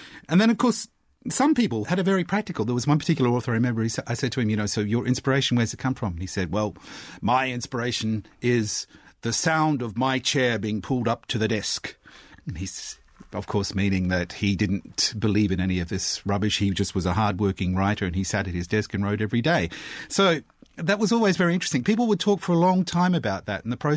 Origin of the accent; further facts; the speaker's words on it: Australia; Dame Joan … I'm Australian and I'm supposed to interview.